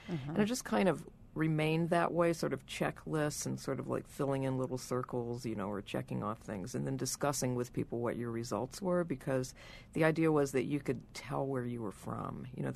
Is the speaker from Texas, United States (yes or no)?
yes; Houston, Texas, United States; My mom was from Pittsburgh, but I was raised in Houston, so maybe there's a belt, you know.